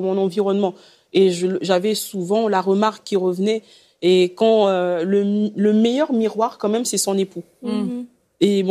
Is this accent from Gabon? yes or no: yes; Gabon; Et chez nous, au Gabon, on le voit beaucoup.